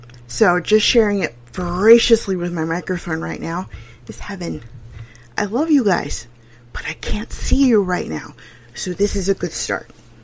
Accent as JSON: {"language": "English", "region": "the South", "country": "United States", "accent": "Southern drawl", "said": "And yep, there's the y'all. I'm from the American South. So there's going to be some dropping off of the end of words on this podcast. There's going to be some drawling."}